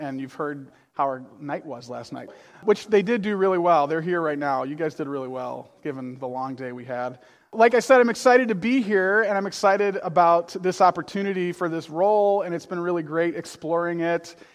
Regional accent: Illinois, United States; also born or lived in northern Minnesota; I would tell people that I was from Chicago because it was just easier than explaining, like, it's outside of Chicago, whatever.

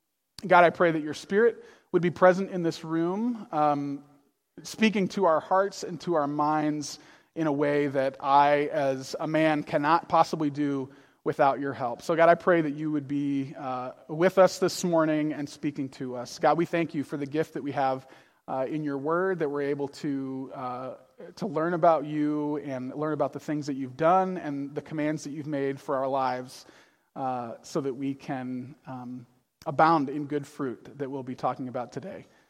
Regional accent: Illinois, United States; also born or lived in northern Minnesota; I would tell people that I was from Chicago because it was just easier than explaining, like, it's outside of Chicago, whatever.

